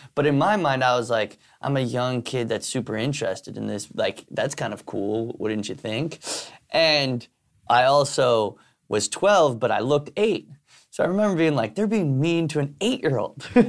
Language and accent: English; New York City, New York, United States; growing up in New York City, my vision of what New York City was hustling. And so like my mom coming here from Spain and trying to make it as like a artist person, and then my dad coming here from Ireland